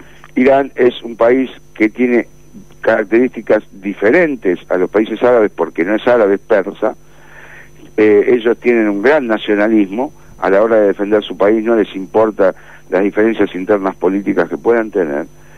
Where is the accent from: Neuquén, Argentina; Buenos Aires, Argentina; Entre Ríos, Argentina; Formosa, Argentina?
Buenos Aires, Argentina; Yo soy de Floresta.